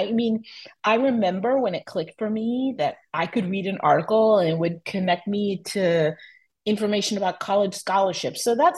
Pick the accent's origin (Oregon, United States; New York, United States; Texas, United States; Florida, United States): Florida, United States; Miami; born or raised there